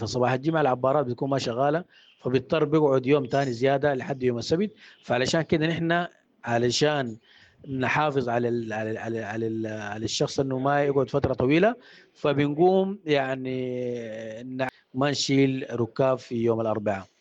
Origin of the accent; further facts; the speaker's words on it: Sudan; نحن كشعب سوداني